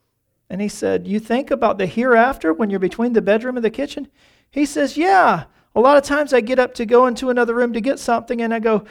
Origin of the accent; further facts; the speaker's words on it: North Carolina, United States; born there; I was born in the South, in North Carolina.